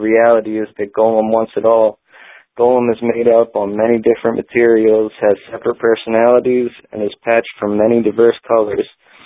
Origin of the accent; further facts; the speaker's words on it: Upper Darby, Pennsylvania, United States; Yeah, I'm from Upper Darby.